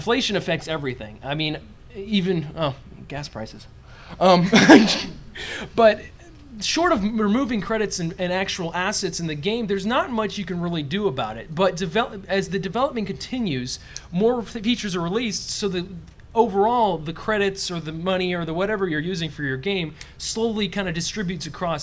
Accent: Montgomery, Alabama, United States; I'm from Montgomery, Alabama.

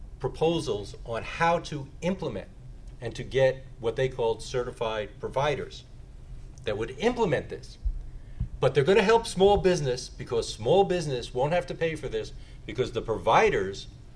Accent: New Hampshire, United States; I come from New Hampshire, so I always throw New Hampshire in, by the way

